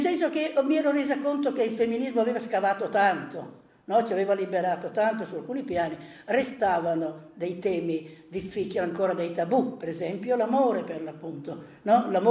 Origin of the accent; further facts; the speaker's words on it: Emilia-Romagna, Italy; io vengo dalla Romagna, due genitori, due ballerini di liscio eccezionali